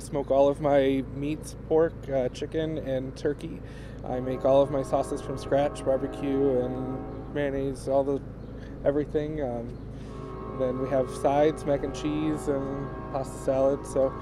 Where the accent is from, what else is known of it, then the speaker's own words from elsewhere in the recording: East Lansing, Michigan, United States; Yeah, I think long-term goal for us is to open a location in Old Town, possibly, or we're from East Lansing, so maybe in East Lansing as well.